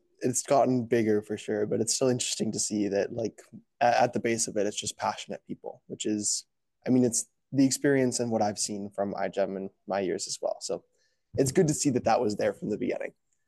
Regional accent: Oregon, United States; because I grew up in Oregon, actually, an hour outside of PSU.

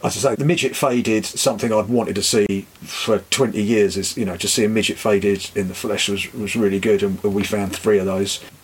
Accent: England, United Kingdom; but for me as an Englishman, temperatures were insane.

